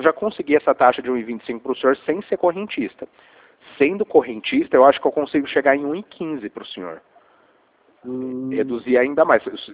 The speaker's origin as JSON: {"language": "Portuguese", "town": "Bauru", "region": "São Paulo", "country": "Brazil", "said": "Não, eu sou aqui de Bauru mesmo."}